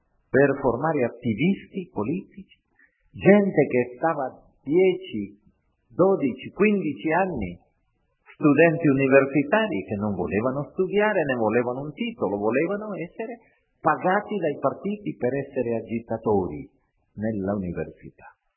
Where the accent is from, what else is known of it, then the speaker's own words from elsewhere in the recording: Honduras; Italian is a second language; vedendo quella tragedia nel mio paese di un'università che ogni volta, che fu buonissima, per legge in Honduras non potevamo avere università private